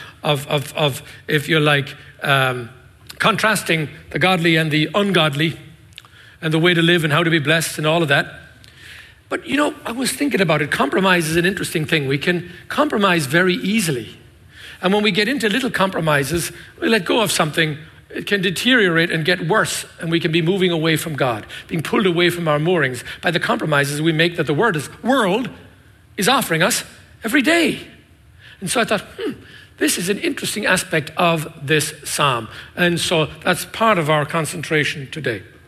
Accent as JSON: {"language": "English", "country": "United States", "said": "I'm an American, remember?"}